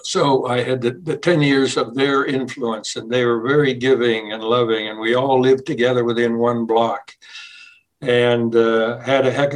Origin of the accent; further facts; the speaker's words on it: Pennsylvania, United States; And my hometown was central Pennsylvania, about 200 miles away.